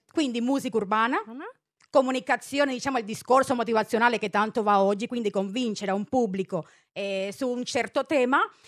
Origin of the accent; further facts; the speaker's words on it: Havana, Cuba; sono cubana. Cubana, ecco. Della Habana.